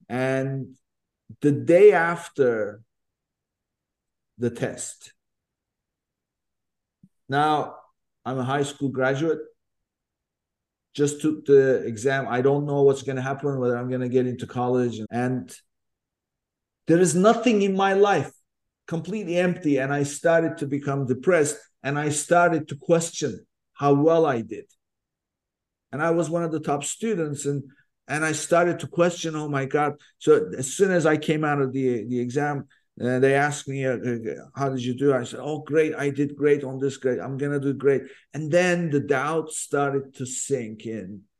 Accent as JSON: {"language": "English", "country": "Turkey", "tie": "born or raised there", "said": "where I grew up in Turkey"}